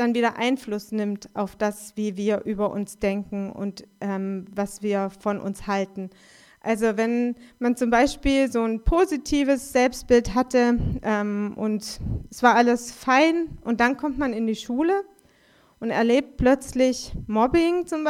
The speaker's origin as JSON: {"language": "German", "town": "Stuttgart", "region": "Baden-Württemberg", "country": "Germany", "tie": "born there", "moved": "yes", "lives_now": "Görlitz, Germany", "said": "Ich bin in Stuttgart geboren, bin jetzt seit fast 30 Jahren in Görlitz"}